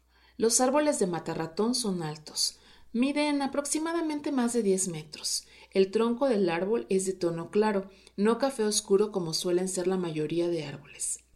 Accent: Tuxtla Gutiérrez, Chiapas, Mexico; Para quienes somos originarios de Tuxtla Gutiérrez, quizás sí es común.

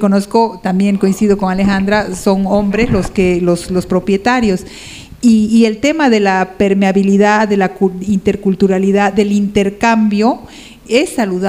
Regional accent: Cochabamba, Bolivia; yo soy cochabambina

